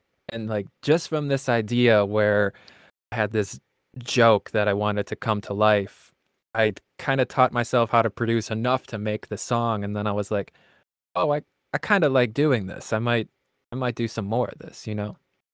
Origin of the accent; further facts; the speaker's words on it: Milwaukee, Wisconsin, United States; I am from the Milwaukee area.